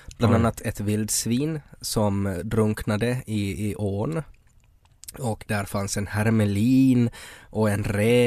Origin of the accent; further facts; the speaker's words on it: Purmo, Ostrobothnia, Finland; Igår så körde vi ju genom Purmo också, min hemby.